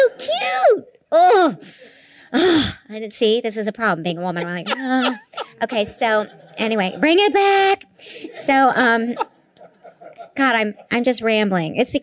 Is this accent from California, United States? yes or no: no; Oklahoma, United States; And growing up in Oklahoma, this is unique.